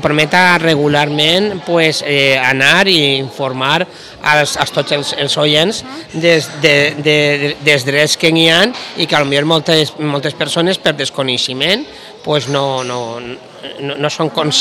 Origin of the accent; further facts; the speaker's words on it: Borriana, Valencian Community, Spain; jo soc de Borriana, tinc la meva pare de Vila-real, i me repartis que entre Borriana i Vila-real.